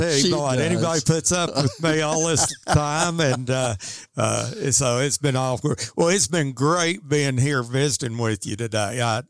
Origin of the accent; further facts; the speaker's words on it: Piggott, Arkansas, United States; also born or lived in Poplar Bluff, Missouri; I grew up in Piggott. I lived in Poplar Bluff for many years.